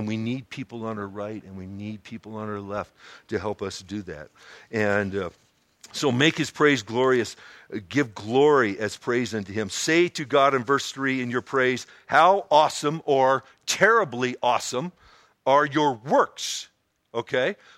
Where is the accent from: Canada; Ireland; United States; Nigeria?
Ireland; And that was a great line to me, being an Irishman.